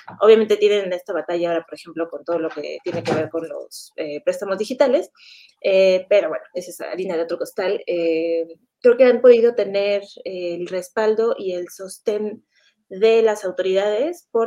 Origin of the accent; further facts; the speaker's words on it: Mexico; es un lugar que como mexicanos frecuentamos